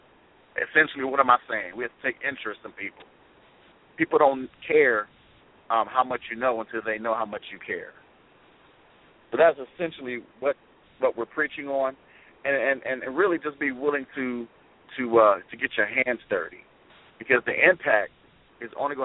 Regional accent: East Cleveland, Ohio, United States; I grew up in the inner city of East Cleveland. However, even though I'm from East Cleveland, even though I walk the streets of East Cleveland

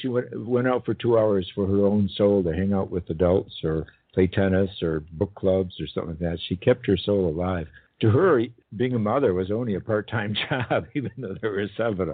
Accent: Madison, Wisconsin, United States; Well, I grew up in Madison, Wisconsin.

